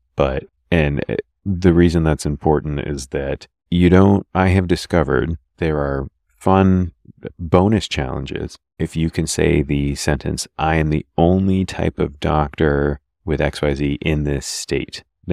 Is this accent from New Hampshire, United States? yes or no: yes; Keene, New Hampshire, United States; now in Rutland, United States; I grew up next door. I grew up in Keene. So Keene is about an hour and 20 minutes from here